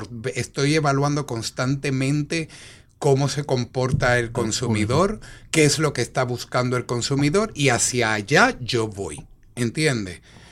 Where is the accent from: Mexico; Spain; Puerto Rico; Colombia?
Puerto Rico; soy un productor de Puerto Rico.